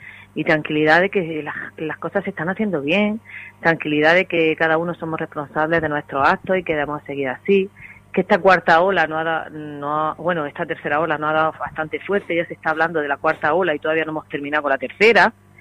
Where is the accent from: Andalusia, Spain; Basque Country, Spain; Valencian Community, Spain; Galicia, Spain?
Andalusia, Spain; Gádor; tengo que intentar sensibilizar a mi pueblo que somos Gádor